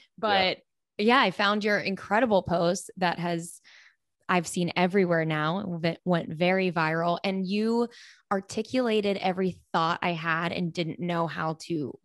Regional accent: Pittsburgh, Pennsylvania, United States; I'm from Pittsburgh. Like we have the Pirates.

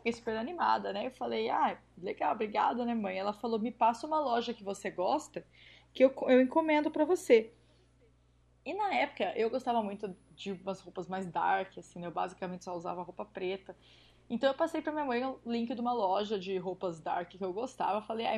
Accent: Bauru, São Paulo, Brazil; porque eu sou de Bauru, gente, não se usa roupa de frio em Bauru. É quente demais.

